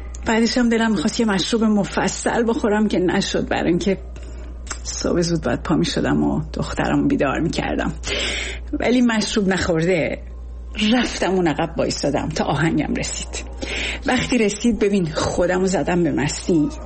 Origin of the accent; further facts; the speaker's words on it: Iran; moved away; الان یه چند سالیه که اومدم بیرون. وقتی از ایران اومدم بیرون